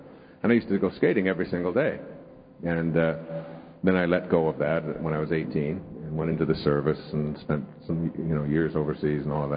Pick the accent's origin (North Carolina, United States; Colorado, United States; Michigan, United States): Michigan, United States; Detroit; doing all the things that were just second nature to me when I was growing up in Detroit. down in the Detroit River.